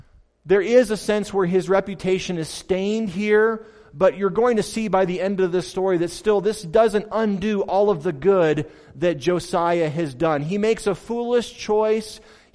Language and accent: English; Michigan, United States; My dad grew up in Colorado. And so even though I grew up in Michigan, we were always Denver fans.